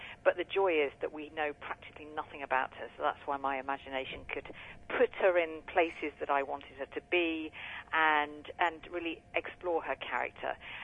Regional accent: Lincoln, East Midlands, United Kingdom; It is, and I am born and bred in Lincoln, so I am a Lincolnshire girl, so it's always a particular pleasure to be coming back to the home city.

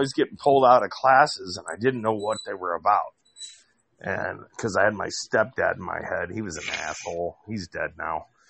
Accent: Indiana, United States; Because that's where I'm from. That's where I was born and raised, is Indiana.

